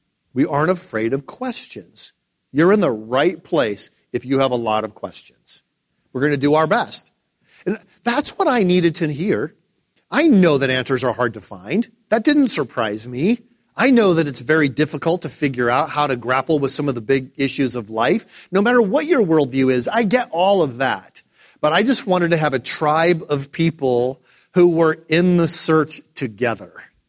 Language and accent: English; Detroit, Michigan, United States; born there; I was born in Detroit, Michigan. A couple of years after I was born, there were riots in the city of Detroit.